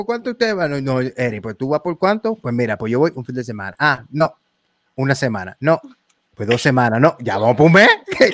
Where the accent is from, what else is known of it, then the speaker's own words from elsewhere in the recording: Santurce, Puerto Rico; yo soy de Santurce, yo tengo que ir a los míos.